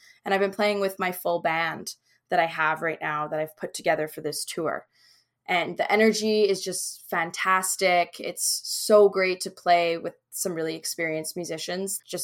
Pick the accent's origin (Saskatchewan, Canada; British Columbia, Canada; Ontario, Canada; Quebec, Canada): British Columbia, Canada; Cranbrook; because I'm actually from Cranbrook, British Columbia. So Toronto feels like it's like really far away.